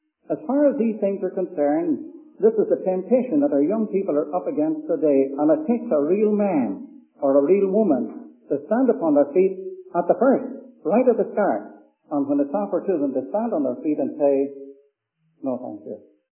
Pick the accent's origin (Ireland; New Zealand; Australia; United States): Ireland; You know, I'm an Irishman.